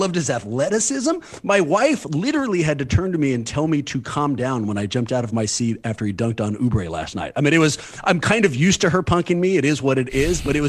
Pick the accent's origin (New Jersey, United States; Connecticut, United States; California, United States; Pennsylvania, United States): California, United States; Oakland; but I'm an East Bay kid, born and raised in Oakland.